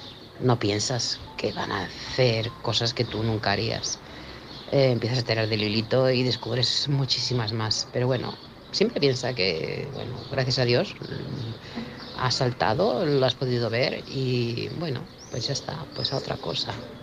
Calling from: Manresa, Catalonia, Spain; corresponsal de Manresa, Barcelona.

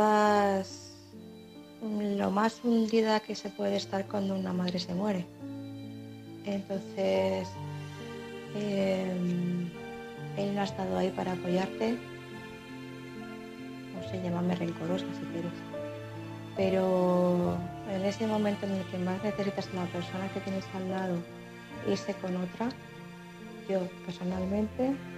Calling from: Madrid, Community of Madrid, Spain; corresponsal de Madrid.

